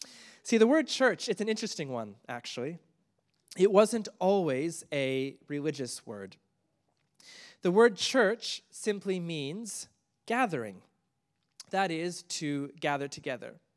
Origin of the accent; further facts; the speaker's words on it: Canada; Now, I grew up in Canada, went to a fairly large church